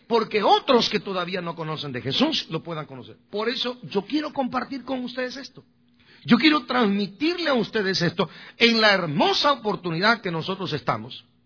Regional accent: Guatemala; No, ni guatemaleño tampoco, soy guatemalteco.

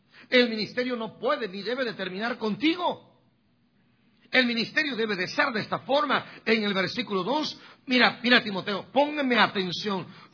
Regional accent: Guatemala; Los que somos de Guatemala, Ana María, su servidor, somos los únicos de Guatemala acá.

